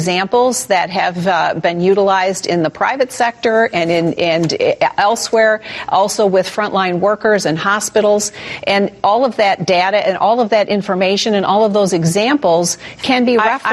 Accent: Michigan, United States; in my home state, in the city of Detroit

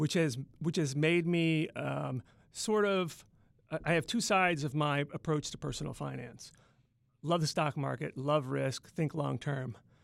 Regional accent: Clearwater, Florida, United States; So really, I grew up in Clearwater, outside of Tampa.

